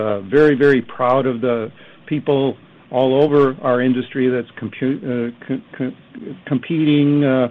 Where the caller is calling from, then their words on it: Detroit, Michigan, United States; We're calling in from Detroit. So the weather here is great